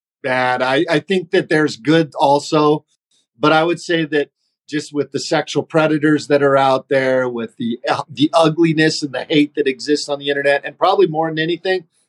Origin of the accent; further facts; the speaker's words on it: Hawaii, United States; also born or lived in Philippines / Panama / Argentina; I was raised in, born and raised in Hawaii, lived in the Philippines, lived in Panama, lived in Argentina.